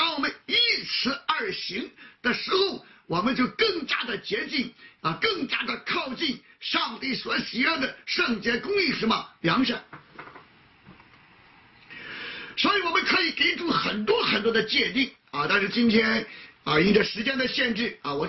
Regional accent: northern China, China; 我是北方人，我喜欢吃馒头啊

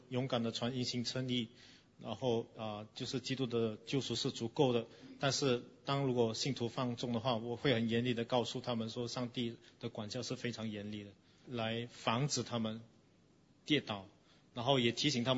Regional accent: Singapore; 因为我是新加坡人，所以从新加坡的角度来说

